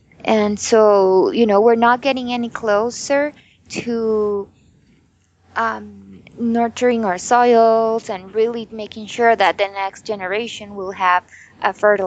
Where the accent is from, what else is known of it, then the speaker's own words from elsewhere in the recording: Guatemala; Yes, so I was born and raised in Guatemala.